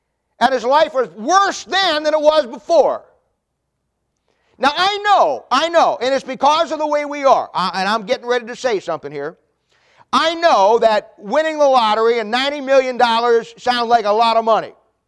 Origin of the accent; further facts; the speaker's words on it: Ohio, United States; Most people, when I was in Ohio, I grew up in Ohio, in 1973, two, someplace in there, Ohio started the lottery.